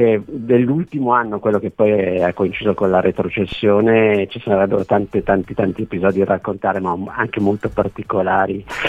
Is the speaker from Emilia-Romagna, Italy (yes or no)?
no; Milan, Lombardy, Italy; non ero mai uscito di casa, sempre vissuto a casa mia, perché io sono di Milano